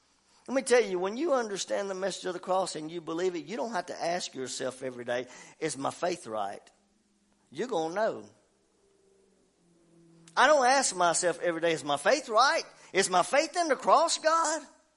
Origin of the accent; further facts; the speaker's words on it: Murfreesboro, Tennessee, United States; now in Athens, United States; Especially Murfreesboro, my hometown. I get turned around in places now.